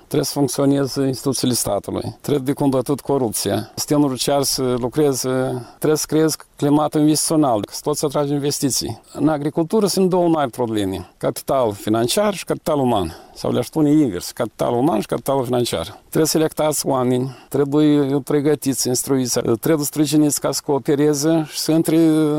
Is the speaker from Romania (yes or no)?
no; Șoldănești, Șoldănești District, Moldova; m-am întors înapoi în satul meu